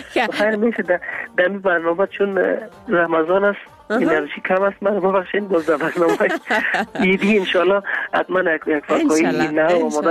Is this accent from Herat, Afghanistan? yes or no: no; Kabul, Afghanistan; born there; در کابل متولد شدیم اما من تمام افغانستان دوست دارم